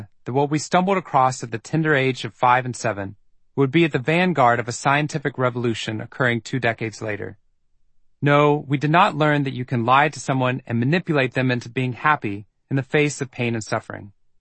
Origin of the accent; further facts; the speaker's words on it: Texas, United States; I'm from Texas.